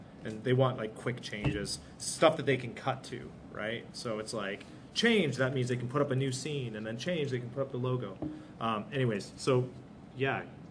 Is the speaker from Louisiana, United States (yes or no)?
no; Chicago, Illinois, United States; I'm from Chicago.